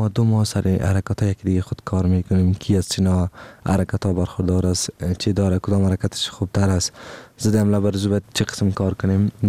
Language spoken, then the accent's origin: Persian; Afghanistan; ما افغان هستم